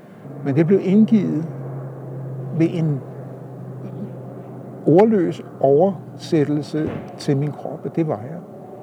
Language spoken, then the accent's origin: Danish; Copenhagen, Capital Region of Denmark, Denmark; Vi vidste jo godt dengang, at det var et arbejderkvarter. Det blev der omtalt i alle mulige sammenhæng, at jeg kom ude fra Sydhavnen af. Det var sjældent, de sagde, at jeg kom ud fra musikbyen af.